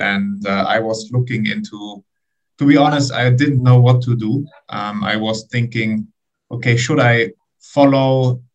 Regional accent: Germany; English is a second language; also born or lived in New York City, United States; Originally, I'm from Germany, so I did my bachelor in Germany.

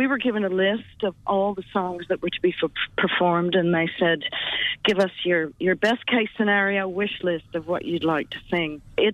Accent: Canada; I grew up in Canada, and there's, you know, as a kid, we had lots of Indian friends

